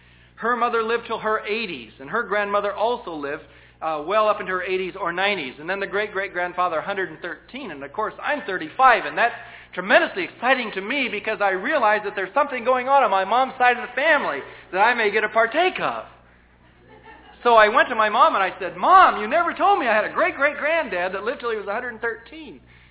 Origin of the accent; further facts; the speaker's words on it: United States; I'm an American, brought up in a democratic country, which stresses the individualism of the human being.